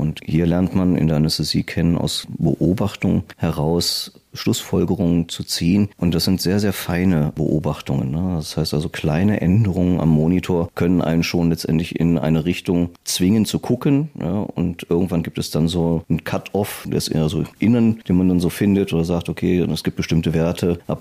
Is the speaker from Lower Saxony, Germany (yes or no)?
yes; Hanover, Lower Saxony, Germany; ich bin aufgewachsen im Großraum Hannover.